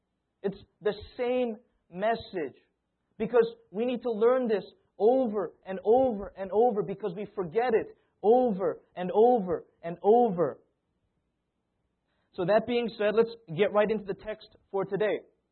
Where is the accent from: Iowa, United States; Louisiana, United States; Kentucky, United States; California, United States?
Iowa, United States; And I grew up in the Korean church, and even in Iowa, Korean churches can be pretty Korean.